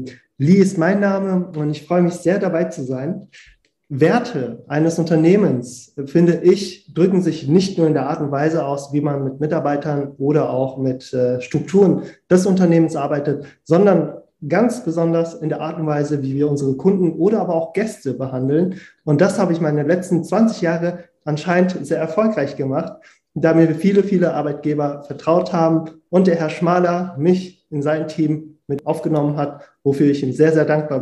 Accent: Frankfurt, Hesse, Germany; Aber ich trage den Frankfurter in mir und habe die komplette Bildung und Ausbildung hier in Deutschland genießen dürfen.

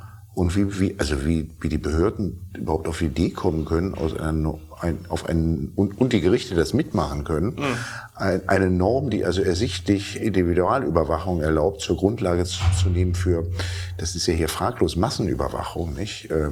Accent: Cologne, North Rhine-Westphalia, Germany; Ich bin in Köln groß geworden

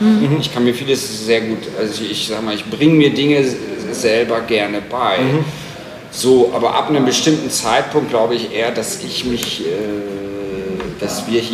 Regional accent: Münster, North Rhine-Westphalia, Germany; also ich bin selber Münsteraner, ich bin gerne Münsteraner, ich finde Münster super.

